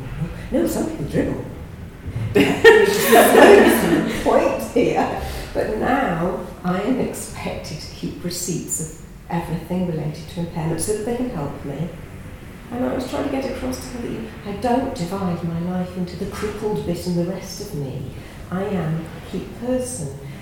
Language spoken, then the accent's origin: English; Bristol, South West England, United Kingdom; And I come from Bristol